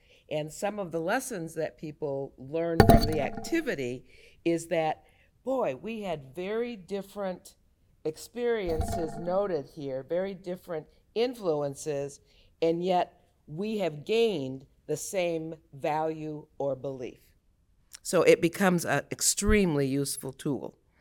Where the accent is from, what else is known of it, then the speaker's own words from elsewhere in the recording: the South, United States; born there; I was born in the South. My parents are from the South. I am heavily influenced by that Southern root.